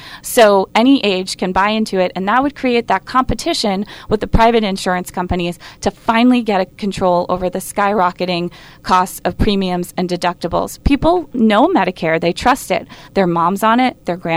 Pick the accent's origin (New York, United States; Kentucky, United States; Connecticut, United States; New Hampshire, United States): New Hampshire, United States; Epping; I grew up in Epping. A lot of my friends were hunters.